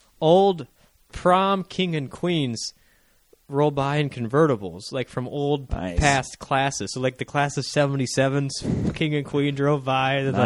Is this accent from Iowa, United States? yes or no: yes; West Des Moines, Iowa, United States; I'm from West Des Moines.